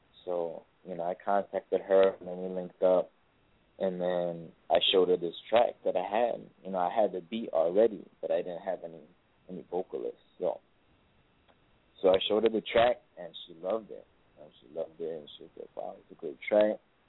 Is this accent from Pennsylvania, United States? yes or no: no; Chicago, Illinois, United States; Obviously, I'm from Chicago, Illinois. So I kind of got the Illinois from there. So it's my hometown. And it's my place that I grew up in and everything like that.